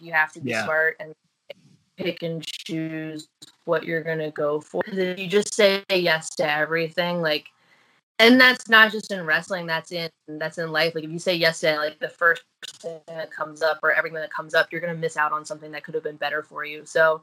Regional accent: New Jersey, United States; I'm not vegan, but I grew up in New Jersey, actually.

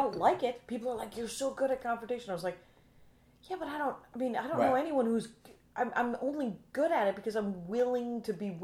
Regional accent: Wisconsin, United States; I'm from Wisconsin

